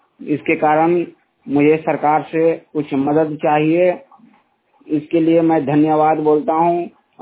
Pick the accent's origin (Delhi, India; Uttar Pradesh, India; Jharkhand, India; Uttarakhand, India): Jharkhand, India; Bhawnathpur; now in Bhiwadi, India; झारखंड का रहने वाला और ग्राम सिंगीताली पोस्ट चपरी थाना भवनाथपुर जिला गढ़वा।